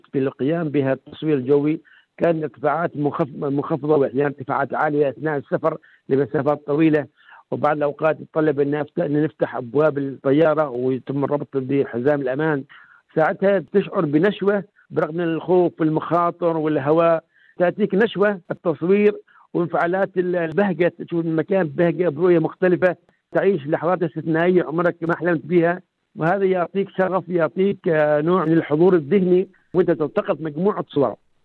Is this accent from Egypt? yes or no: no; Oman; عندنا في عمان 61 ولاية تمتد من مسندة في أقصى الشمال وحتى المزيونة في أقصى الجنوب